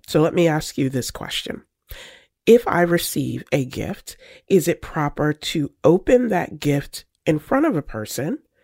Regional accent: the South, United States; I'm a Southerner. Grew up where order, decorum is key.

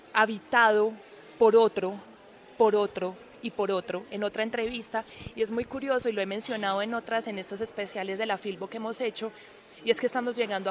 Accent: Rionegro, Antioquia, Colombia; moved away as an adult; now in Bogotá, Colombia; yo he emigrado de un pueblo, yo soy de Río Negro, Antioquia, vine a Bogotá con 20 años

